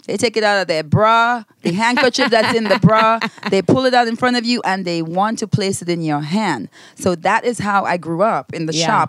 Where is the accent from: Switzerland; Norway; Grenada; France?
Grenada; now in United States; When I was growing up in Grenada, I never heard the words